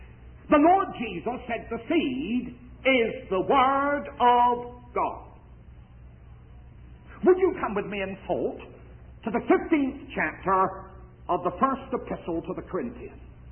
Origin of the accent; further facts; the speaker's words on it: England, United Kingdom; But I'm not a Jew. But because I'm an Englishman, I would not say Christ and I would not say Messiah.